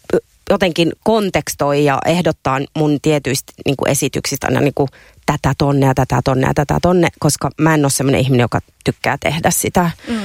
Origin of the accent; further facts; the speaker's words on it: Karelia, Finland; now in Helsinki, Finland; No ensinnäkin mä tuun siis Karjalasta, pienestä kylästä.